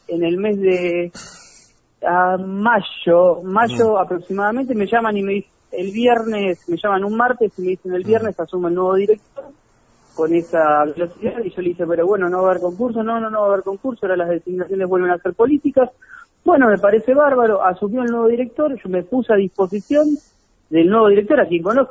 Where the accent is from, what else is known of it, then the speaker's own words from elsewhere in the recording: Ushuaia, Tierra del Fuego, Argentina; also born or lived in Buenos Aires; yo me fui a estudiar a Buenos Aires, yo soy de acá de Ushuaia, uh-huh. Me fui a estudiar a Buenos Aires, cuando finalicé mis estudios volví